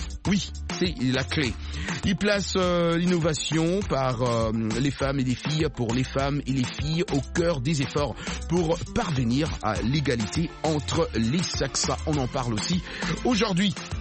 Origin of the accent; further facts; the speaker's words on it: Pointe-Noire, Kouilou, Republic of the Congo; VO Afrique est devenue la radio la plus écoutée que même RFI ici chez nous à Pointe-Noire.